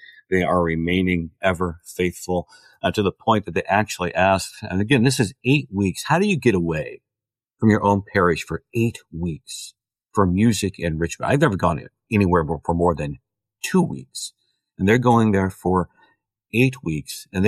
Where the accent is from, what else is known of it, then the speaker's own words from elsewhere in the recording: Indiana, United States; I'm from Indiana, so I know my corn and my soybeans, but I've never actually seen tea fields.